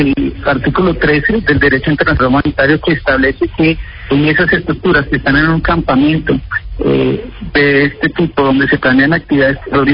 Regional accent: Colombia; yo solo le hago una pregunta que yo me hago como colombiano, o sea, y como ministro de Defensa

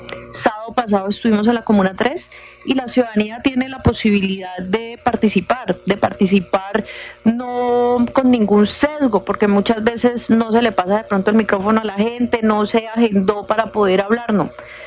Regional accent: Cali, Valle del Cauca, Colombia; todos somos vallecaucanos, quienes estamos acá disfrutando de Cali, pues somos caleños

